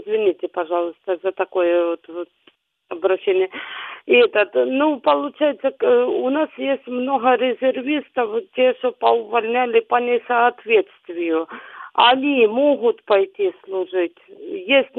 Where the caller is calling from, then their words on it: Lysychansk, Luhansk Oblast, Ukraine; я з Лисичанську.